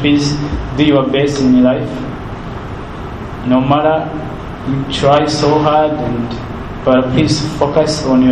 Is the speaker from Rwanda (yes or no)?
yes; Rwanda; first language Kinyarwanda; English is a second language; I speak French. That's my second language. And I speak Nyarwanda, which is my native language.